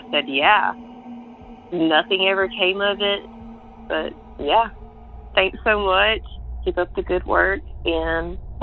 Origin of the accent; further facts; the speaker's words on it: Mississippi, United States; I'm from Northeast Mississippi. Growing up, though, I lived in the Mississippi Delta, where it borders onto Arkansas